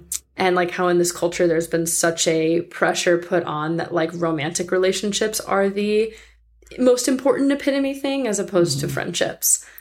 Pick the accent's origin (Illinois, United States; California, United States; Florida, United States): California, United States; Chatsworth; I grew up in Chatsworth, which is where Spahn Ranch was, which is where the Manson family lived.